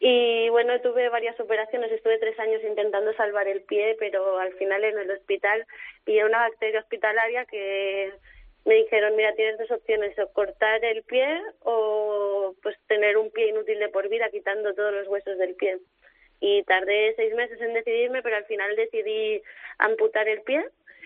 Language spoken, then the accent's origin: Spanish; Barcelona, Catalonia, Spain; cuando volví a Barcelona, que yo soy de Barcelona